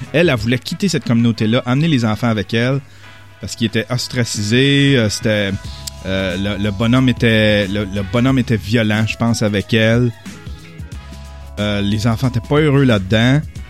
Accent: Quebec, Canada; On devrait faire ça en tant que Québécois.

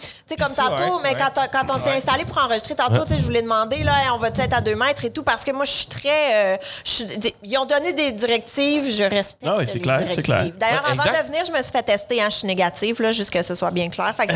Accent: Montreal, Quebec, Canada; now in Brossard, Canada; j'habitue à Brossard maintenant, là, je suis une fière montréalaise.

